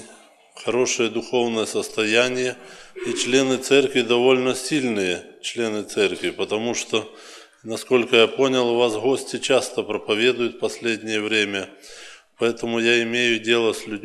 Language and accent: Russian; Odesa Oblast, Ukraine; я с Украины, Одесская область.